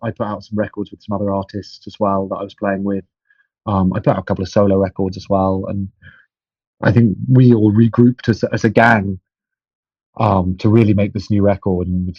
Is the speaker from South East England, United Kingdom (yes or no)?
yes; South East England, United Kingdom; I grew up in Kent, where I grew up in a town where there isn't a music venue really.